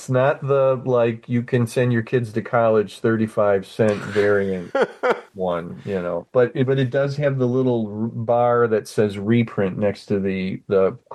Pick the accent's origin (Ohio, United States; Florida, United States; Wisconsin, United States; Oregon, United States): Ohio, United States; Toledo; And I grew up in Toledo, Ohio. I don't believe Toledo was like one of the first.